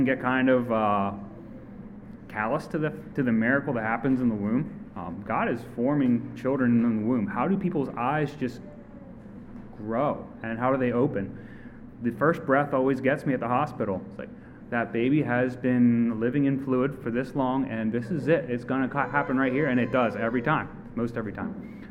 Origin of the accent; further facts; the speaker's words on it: United States; We grew up here in America, and it's given that life has value.